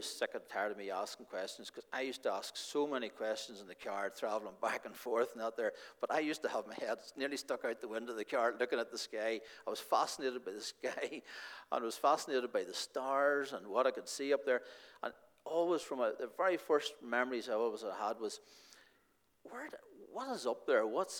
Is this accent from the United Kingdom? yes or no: yes; Auchnamacken, Northern Ireland, United Kingdom; I grew up in South Armagh, right on the border, a wee place called Auchnamacken. But remember, we lived right on the border